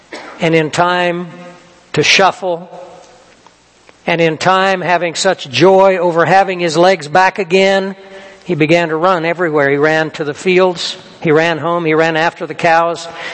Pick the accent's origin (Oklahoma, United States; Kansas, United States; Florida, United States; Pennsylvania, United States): Kansas, United States; You know, I grew up in Kansas. My father was a runner in the 30s.